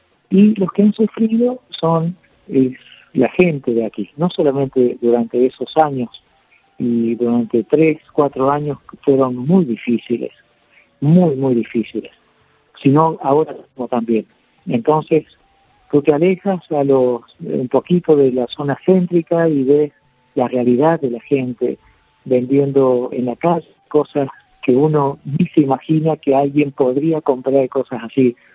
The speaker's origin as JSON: {"language": "Spanish", "country": "Argentina", "said": "Sí, soy argentino."}